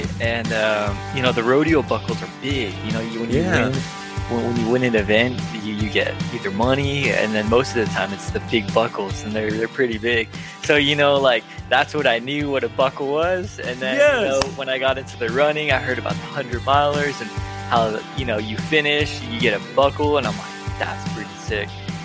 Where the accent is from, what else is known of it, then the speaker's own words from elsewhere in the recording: Lachi, Arizona, United States; I'm from the Navajo Nation, born and raised in northern Arizona. I grew up in Lachi, Arizona. I was born in Tuba City, Arizona, and I call northern Arizona home.